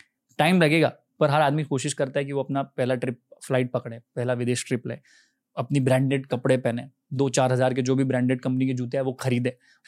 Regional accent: Labrauda, Madhya Pradesh, India; मैं मध्य प्रदेश का एक जिला है धार, इंदौर से 60 किलोमीटर दूर, वहां पे गाँव है लबरौदा, वहां मैं पैदा हुआ और वहीं पला बड़ा मैं। 20 साल की उम्र तक लगभग वहीं था, मेरा ग्रेजुएशन भी उसी धार जिले में और सरकारी कॉलेज में।

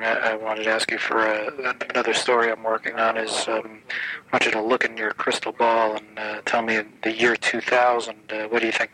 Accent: New York, United States; also born or lived in Indianapolis; we listen to the same music growing up, even though I grew up in New York and he grew up in Indianapolis.

